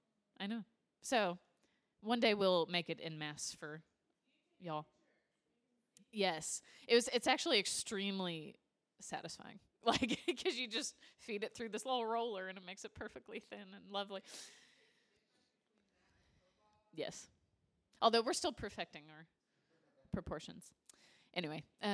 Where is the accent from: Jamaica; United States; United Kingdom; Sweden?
United States; Midwest; now in Texas, United States; we're both from the Midwest, so we should both be. I am, but I've lived in Texas too long.